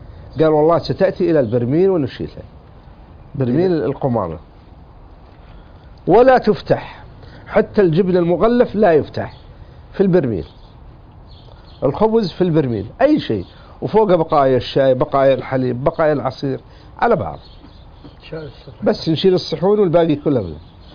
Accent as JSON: {"language": "Arabic", "town": "Riyadh", "region": "Riyadh Province", "country": "Saudi Arabia", "said": "أنا أخوكم من أهل الرياض"}